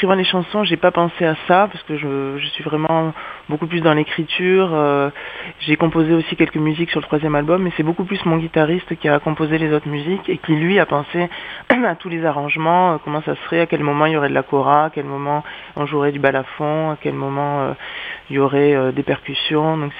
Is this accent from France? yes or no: yes; Toulouse, Occitanie, France; moved away as an adult; now in Berlin, Germany; les Cévennes, entre Ganges et Le Vigan, et c'est mes origines maternelles, donc protestante cévenole. Et Toulouse, c'est ma ville natale, j'ai grandi, j'ai passé 26 ans à Toulouse avant de partir vivre à Berlin